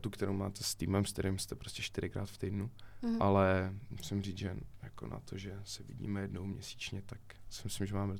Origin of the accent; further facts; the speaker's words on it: České Budějovice, South Bohemian Region, Czechia; Já nejsem z Roudnýho, já jsem teda jako z Budějc, ale z Roudnýho nejsem.